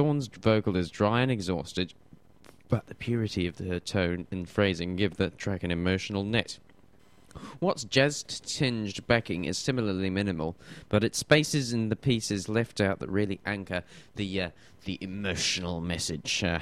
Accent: Waiheke Island, Auckland, New Zealand; growing up on Waiheke Island, where they play that sort of music in cafes.

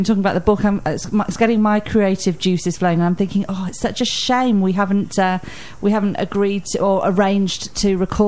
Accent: United Kingdom; now in New Zealand; as a non-Kiwi, as a British person

